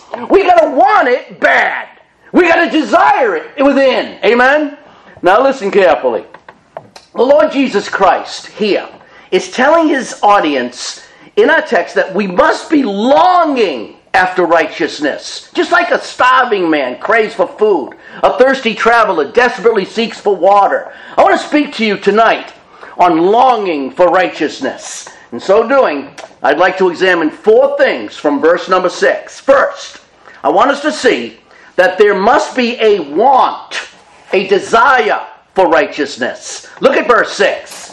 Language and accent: English; Medford, Massachusetts, United States; I was down at Tufts Park. That's where we grew up in Medford, Mass. Tufts Park.